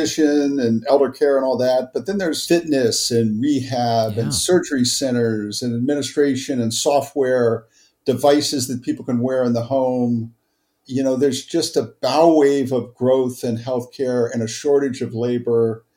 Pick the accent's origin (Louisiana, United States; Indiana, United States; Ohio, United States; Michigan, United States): Ohio, United States; Cincinnati; I grew up in Cincinnati, Ohio, and there's 6,000 open healthcare jobs in Cincinnati, right?